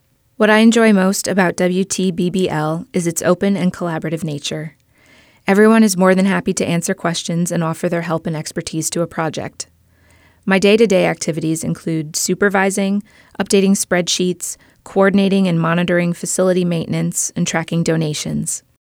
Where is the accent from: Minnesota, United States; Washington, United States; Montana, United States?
Washington, United States; Bellevue; I grew up in Bellevue. Except for a short stint on the East Coast, I have lived in the Pacific Northwest all of my life.